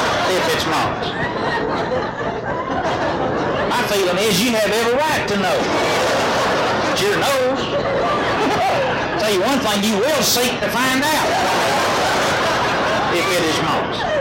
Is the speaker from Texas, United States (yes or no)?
yes; Jacksonville, Texas, United States; Gordon Renshaw was a ministerial student in the junior college in my hometown in Jacksonville, Texas, a little Baptist college where my father was going to school to prepare for the ministry.